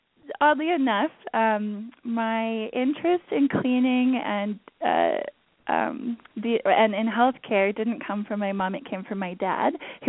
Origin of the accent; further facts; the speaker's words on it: Kamloops, British Columbia, Canada; also born or lived in Abbotsford, Canada; his girlfriend still live in Kamloops, BC, where I grew up. So he is, it's just the two of us, and we grew up we lived in Abbotsford. That's where I was born until I was 7. And then we moved to Kamloops